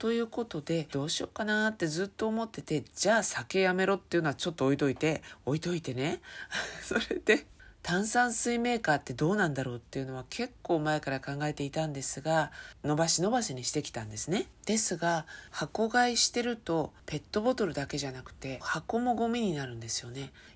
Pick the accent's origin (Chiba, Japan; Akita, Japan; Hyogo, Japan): Chiba, Japan; Shiroi; 私のですね、生まれ育った千葉県の白石というところにございます。